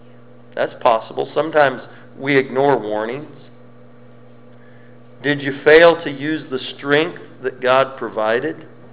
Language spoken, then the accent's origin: English; United States; I'm an American. We don't run from anything.